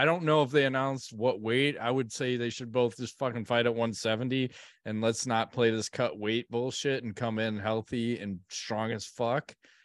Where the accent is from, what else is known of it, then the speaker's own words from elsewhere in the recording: Ireland; Yeah, I'm Irish.